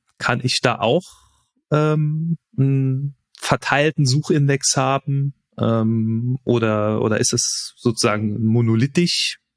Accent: Cologne, North Rhine-Westphalia, Germany; ich als Kölner hier in meiner Nachbarschaft

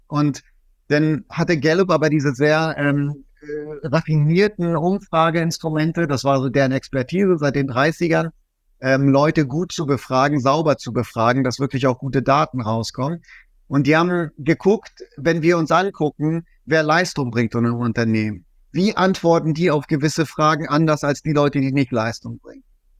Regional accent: Germany; Ich bin als Migrant in Deutschland aufgewachsen, so zwischen den Welten, wie das viele Migranten erfahren.

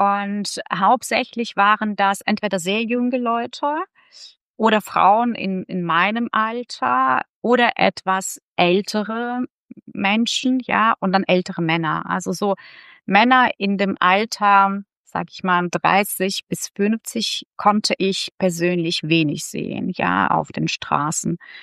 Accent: Lviv, Lviv Oblast, Ukraine; Also Lviv betrachte ich als meine Heimatstadt. Ja. Da habe ich studiert, da lebt auch ein Teil meiner Familie. Meine Eltern leben dennoch in der Nähe von Lviv, das ist so ein ganz kleines Städtchen, Radechiv.

